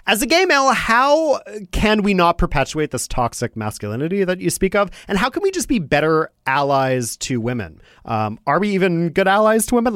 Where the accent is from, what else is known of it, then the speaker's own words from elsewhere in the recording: United States; now in Canada; I'm too American for some people here in Canada, for sure.